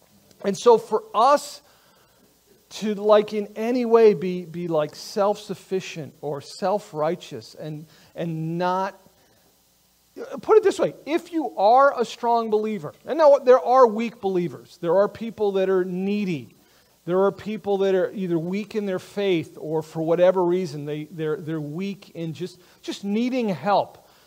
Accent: United States; Way too many times we, as American Christians, we read the Bible through a lens of, like, individuality, you know?

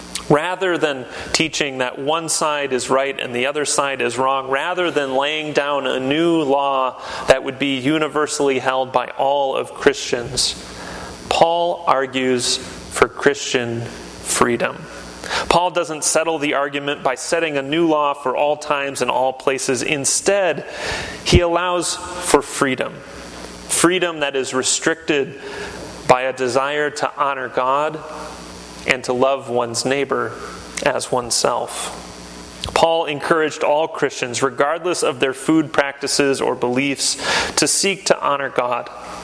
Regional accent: Michigan, United States; Growing up in Michigan, we didn't have a lot of good fish options.

